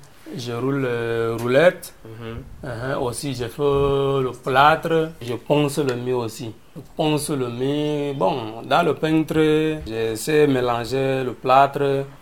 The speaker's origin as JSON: {"language": "French", "town": "Gaillac", "region": "Occitanie", "country": "France", "said": "je suis de Gaillac."}